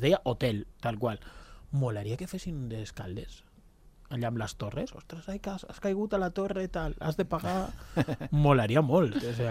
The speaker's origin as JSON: {"language": "Catalan", "region": "Balearic Islands", "country": "Spain", "tie": "born or raised there", "lives_now": "Andorra", "said": "Jo he crescut a Mallorca i jo quan era més petit"}